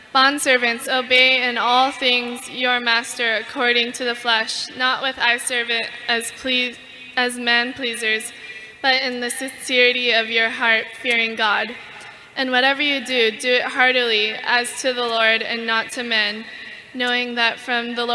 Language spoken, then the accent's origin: English; Hawaii, United States; Well, I guess for me, I grew up in Hawaii and, you know, it's just a really simple lifestyle of just surfing and hanging out with friends